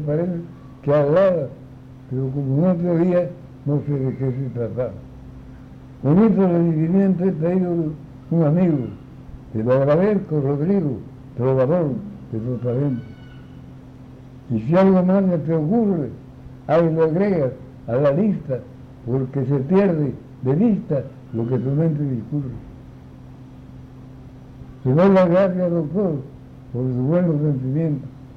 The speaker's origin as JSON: {"language": "Spanish", "town": "Ángel R. Cabada", "region": "Veracruz", "country": "Mexico", "tie": "born there", "said": "Nací en Ángel de Cabada"}